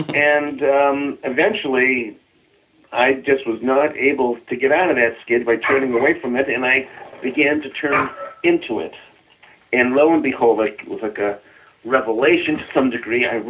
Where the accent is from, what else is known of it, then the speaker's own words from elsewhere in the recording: Boston, Massachusetts, United States; When I was 16 years old, I grew up in the Boston area